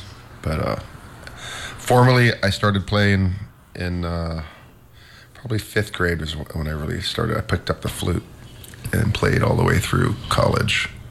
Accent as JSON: {"language": "English", "region": "St. Croix", "country": "U.S. Virgin Islands", "tie": "born or raised there", "said": "I was born here on St. Croix"}